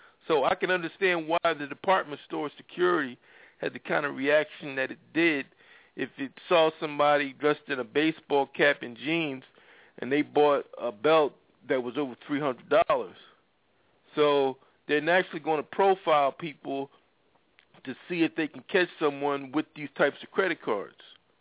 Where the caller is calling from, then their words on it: Philadelphia, Pennsylvania, United States; Yeah, I'm calling from Philadelphia.